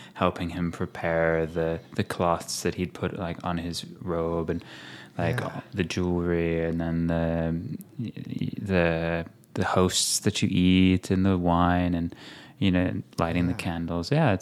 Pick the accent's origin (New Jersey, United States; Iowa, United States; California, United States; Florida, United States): California, United States; I grew up on a farm in California.